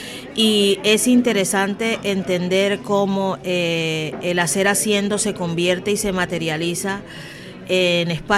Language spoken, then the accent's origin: Spanish; Caribbean Region, Colombia; Lina es una mujer colombiana como yo soy del Caribe, afrodescendiente